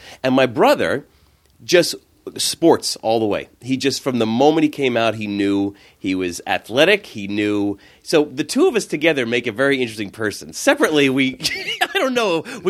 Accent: Merrick, New York, United States; Merrick, Long Island.

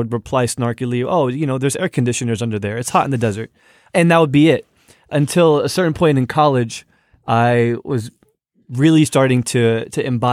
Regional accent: Jersey City, New Jersey, United States; I grew up in Jersey City, New Jersey. I went to an Islamic school where everything was taught in Arabic

